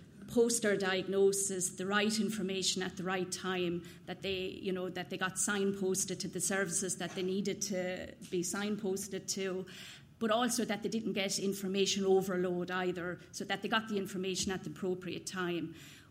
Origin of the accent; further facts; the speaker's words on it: Munster, Ireland; So we're from South Tipperary. … this is Peggy, and we're the two nurse specialists working with the project.